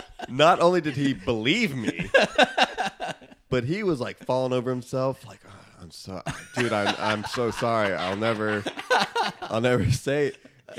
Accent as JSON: {"language": "English", "town": "Nolensville", "region": "Tennessee", "country": "United States", "tie": "born or raised there", "also_born_or_lived": "Nashville / Franklin", "said": "I was born in Nashville, Tennessee."}